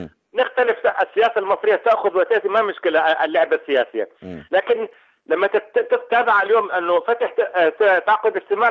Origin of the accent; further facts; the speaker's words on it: Deir ez-Zor, Deir ez-Zor Governorate, Syria; أنا سوري، على ما حد يزود علي. أنا سوري من دير الزور